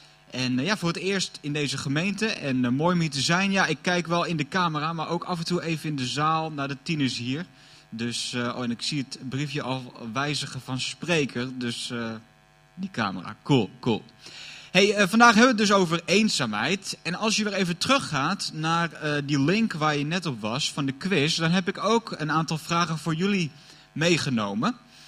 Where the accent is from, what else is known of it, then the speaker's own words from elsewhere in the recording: Heerhugowaard, North Holland, Netherlands; Ik kom uit Heergewaard, dat ligt naast Alkmaar.